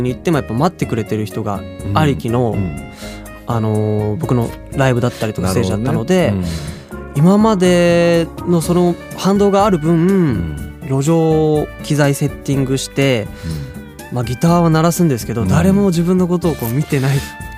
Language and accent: Japanese; Osaka, Japan; 地元の大阪駅